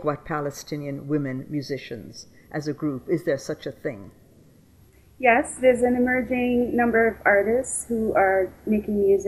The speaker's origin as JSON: {"language": "English", "town": "Winnipeg", "region": "Manitoba", "country": "Canada", "tie": "born or raised there", "said": "Well, I was born in Canada. I was born in Winnipeg. My parents immigrated here in 1965."}